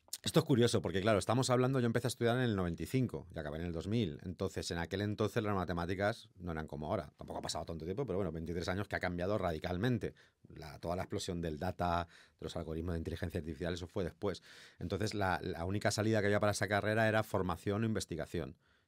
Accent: Elda, Valencian Community, Spain; also born or lived in Alicante; Nací en Alicante y viví en Elda, que es un pueblo de cerca de Alicante, de la provincia de Alicante, y allí nací, crecí y hasta los casi 30 años estuve viviendo allí.

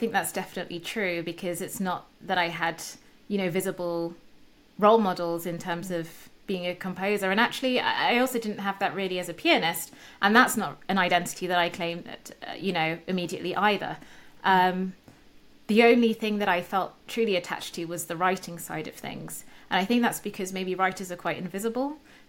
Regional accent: United Kingdom; I'm a British woman

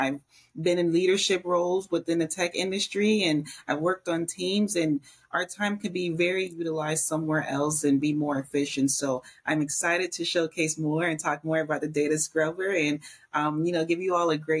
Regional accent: Tampa, Florida, United States; I am from Tampa, Florida, but my family, we're from the beautiful, beautiful Caribbean islands of the Bahamas and Turks and Caicos.

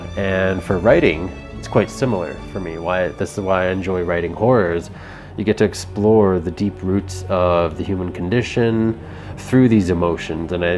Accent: Canada; I'm a Canadian horror and dark fantasy author

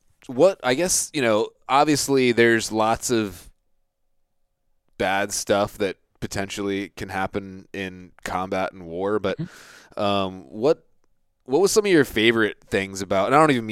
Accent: Virginia Beach, Virginia, United States; So I grew up in Virginia Beach.

